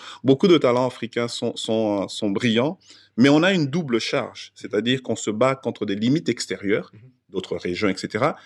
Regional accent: DR Congo; Alors moi, je suis né au Congo, j'ai grandi au Congo, j'ai étudié au Congo, ma formation de base et mes apprentissages de base viennent du Congo. Mon ADN est africain, donc c'est mon pays, le Congo c'est mon pays, j'y retourne souvent.

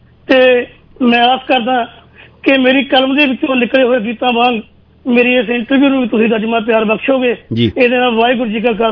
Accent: Rasulpur, Punjab, India; ਮੇਰਾ ਪਿੰਡ ਰਸੂਲਪੁਰ ਹੈ ਜੀ।

